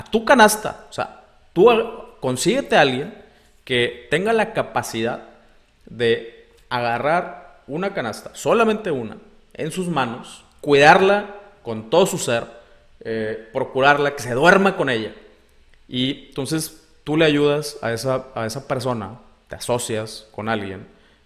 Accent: Mexico; Por ejemplo, para los que somos de México, pedo significa 100 cosas y cambia de significado simplemente también dependiendo de la región en la que te encuentres

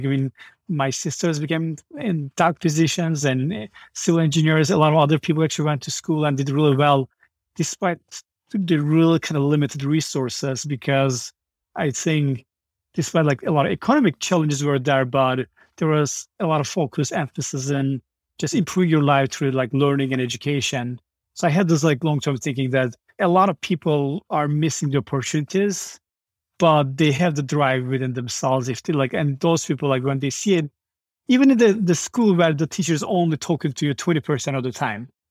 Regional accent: Malatya, Turkey; So I grew up in southeast part of Turkey in a kind of city called Malatya. I was born in a small village.

